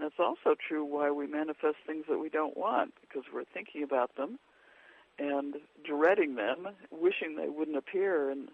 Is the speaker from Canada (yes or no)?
no; Long Island, New York, United States; when I was a kid, when I was growing up on Long Island, I would draw people with brown faces and wide noses and curly hair